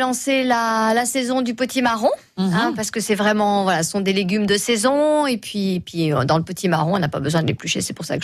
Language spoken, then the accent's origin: French; Normandy, France; on est normande où on ne l'est pas